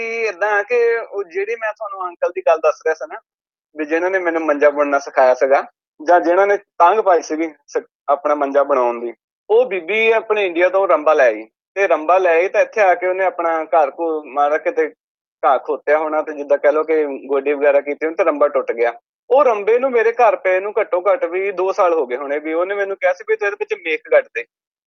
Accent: Nawanshahr, Punjab, India; now in Brisbane, Australia; ਮੈਂ ਵੀਰੇ ਪੰਜਾਬ ਤੋਂ ਹੈਗਾ, ਮੇਰਾ ਜੰਪਲ ਪਲੇਸ ਹੈਗਾ ਨਵਾਂ ਸ਼ਹਿਰ, ਤੇ ਰਾਹੋਂ ਸਾਡਾ ਸ਼ਹਿਰ ਤੇ ਪਿੰਡ ਮੇਰਾ ਹੈਗਾ ਗੜੀ ਫਤਿਹ ਖਾਂ, ਤੇ ਇੱਥੇ ਮੈਂ ਬ੍ਰਿਸਬਨ ਦੇ ਵਿੱਚ ਅਸੀਂ ਰਹਿੰਦੇ ਹਾਂ ਜੀ

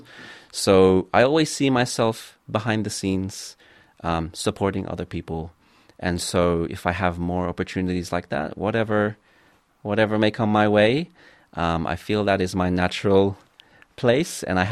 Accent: Philippines; Maybe this is from my own upbringing as well, of course, as being Filipino.

